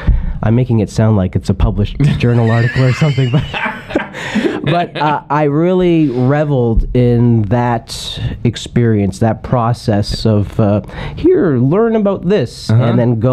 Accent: Stoney Creek, Ontario, Canada; I grew up in a modest-sized town called Stony Creek, Ontario.

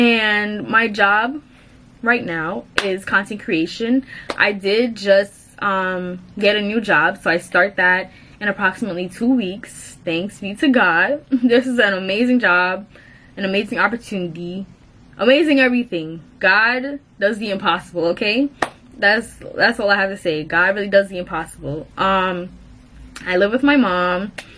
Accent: Kingston, Surrey, Jamaica; now in New York, United States; I grew up in Kingston, Jamaica, and I went to a non-denominational church back in Jamaica, moved up to New York

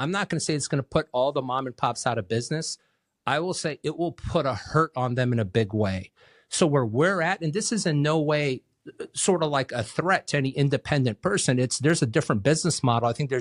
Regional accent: Hawaii, United States; And my wife and I grew up in Hawaii.

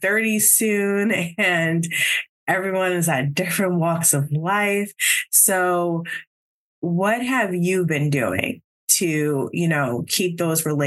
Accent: New Jersey, United States; also born or lived in Rhode Island; I'm from Jersey. I live in Jersey now, but I lived in Rhode Island for about like 5-ish years

